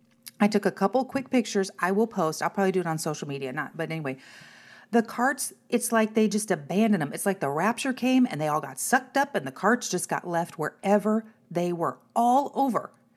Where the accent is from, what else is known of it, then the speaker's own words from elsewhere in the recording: Missouri, United States; I'm from Missouri. Like, I'm not used to this kind of human can't breathe heat.